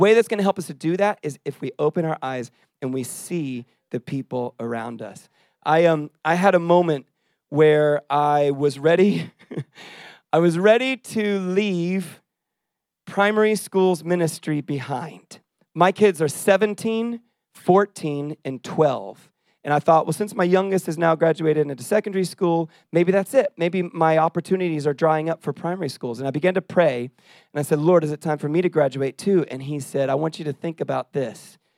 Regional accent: Israel; I grew up in Israel, as I said.

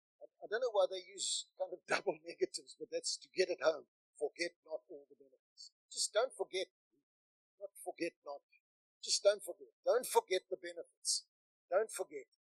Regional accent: Grahamstown, Eastern Cape, South Africa; I was in Grahamstown, my hometown.

